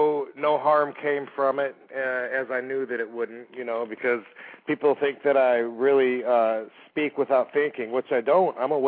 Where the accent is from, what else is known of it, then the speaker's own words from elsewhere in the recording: Georgia, United States; I came up there from Georgia where you just show your dimples and clap your hands and get the crowd behind you.